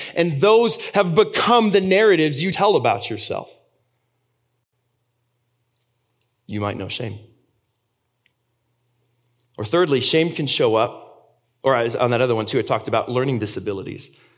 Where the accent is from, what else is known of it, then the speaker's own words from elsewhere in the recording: Austria; English is a second language; also born or lived in Germany; I grew up in Austria. I was born there and raised there and went to high school in Germany. I fell in love in Germany.